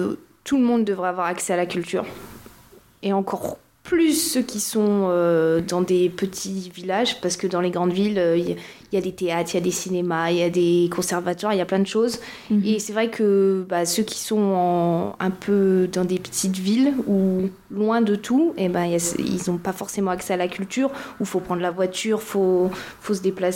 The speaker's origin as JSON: {"language": "French", "town": "Dijon", "region": "Bourgogne-Franche-Comté", "country": "France", "lives_now": "Saint-Pierre-d'Entremont, France", "said": "moi, je viens de grande ville de Dijon, c'est assez grand."}